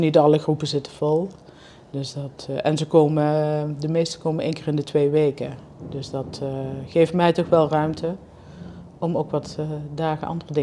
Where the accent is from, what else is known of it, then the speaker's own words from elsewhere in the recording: Limburg, Netherlands; En ook niet opgegroeid met vis. Ik ben opgegroeid in Limburg.